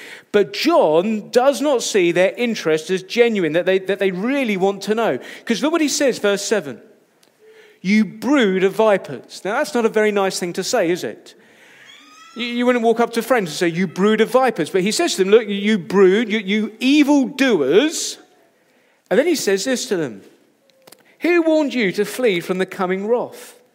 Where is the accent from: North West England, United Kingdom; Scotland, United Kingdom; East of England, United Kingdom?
East of England, United Kingdom; Rochford; born there; It says where I was born in Rochford many years ago now.